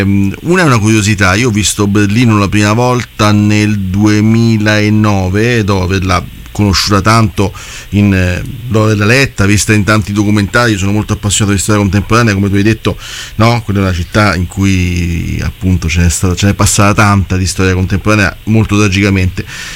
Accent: Rome, Lazio, Italy; Veniamo da Roma, come noi siamo romani

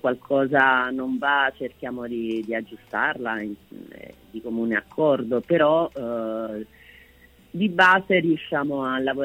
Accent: Seggiano, Tuscany, Italy; also born or lived in Naples; perché gli ultimi 4 anni abbiamo vissuto a Napoli, poi l'anno scorso ci siamo ritrasferiti a Seggiano, al mio paese

